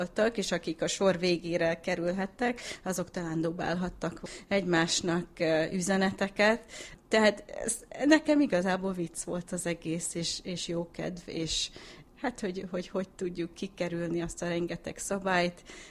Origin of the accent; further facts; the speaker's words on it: Chicago, Illinois, United States; first language hu; Én Chicagóban születtem, és első nyelvem magyar volt, azonban 5 éves koromban kezdtem az óvit, aztán az iskolát, és akkor persze ott minden angolul ment.